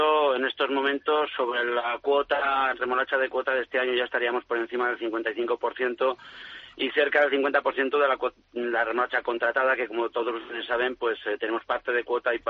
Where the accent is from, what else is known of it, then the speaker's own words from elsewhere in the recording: Íscar, Castile and León, Spain; Estoy concretamente en mi pueblo, en Iscar